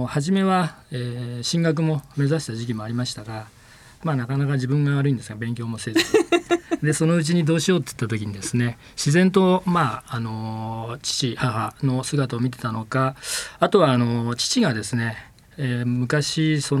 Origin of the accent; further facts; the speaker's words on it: Mishima, Shizuoka, Japan; born there; 私はですね、三島で生まれまして